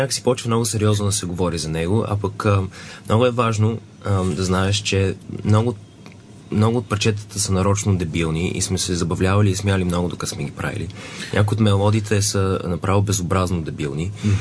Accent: England, United Kingdom; понеже израснах в Англия

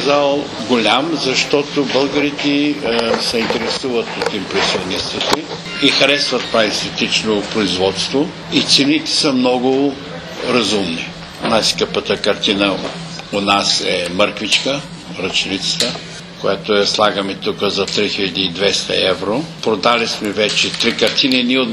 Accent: Stara Zagora, Stara Zagora Province, Bulgaria; понеже аз съм от Стара Загора

